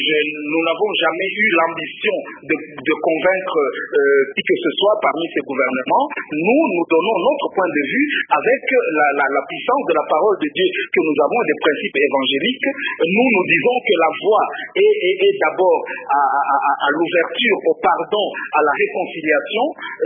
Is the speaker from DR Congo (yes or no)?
yes; DR Congo; par exemple chez nous au Congo.